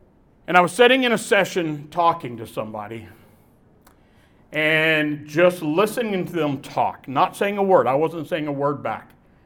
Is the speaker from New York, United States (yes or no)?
no; Pittsburgh, Pennsylvania, United States; I'm from the Pittsburgh, Pennsylvania area. I'm a pastor.